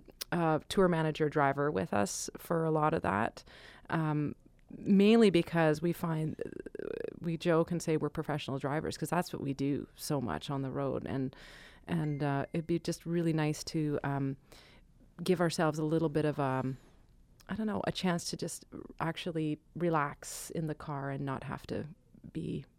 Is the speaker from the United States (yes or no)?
no; Canada; And that's just part of being a Canadian touring artist.